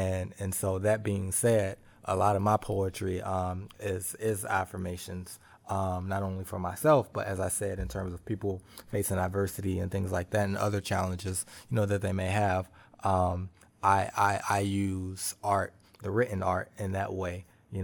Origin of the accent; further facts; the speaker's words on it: Ohio, United States; So that being said, I'm from Ohio.